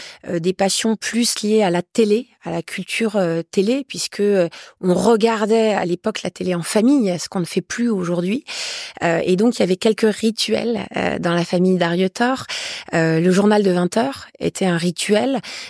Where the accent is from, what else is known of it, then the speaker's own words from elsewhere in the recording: Dijon, Bourgogne-Franche-Comté, France; J'ai grandi à Dijon. Petite ville de province